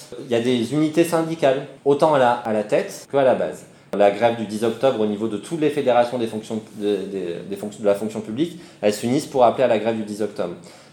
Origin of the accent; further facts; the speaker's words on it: Toulouse, Occitanie, France; c'est pas parce que je viens de Toulouse